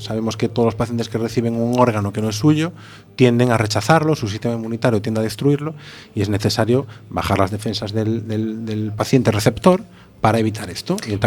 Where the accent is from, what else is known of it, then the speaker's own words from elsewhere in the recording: Ourense, Galicia, Spain; Yo soy de Ourense y el otro guitarrista, Nacho, también. Somos ourensanos